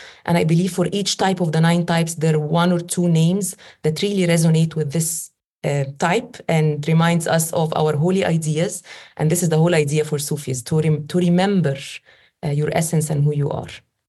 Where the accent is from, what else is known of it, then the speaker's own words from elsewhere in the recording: Egypt; I'm Egyptian. I come from Egypt. I live in Egypt. I am a Muslim